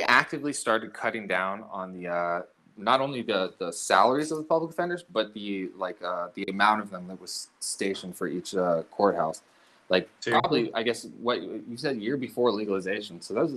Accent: Berkeley, California, United States; I'm from Berkeley, bro. I'm Berkeley.

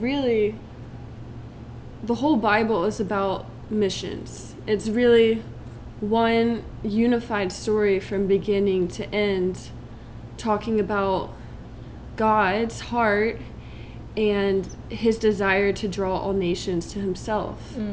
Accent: Georgia, United States; And I grew up outside of Atlanta, Georgia, and studied in college.

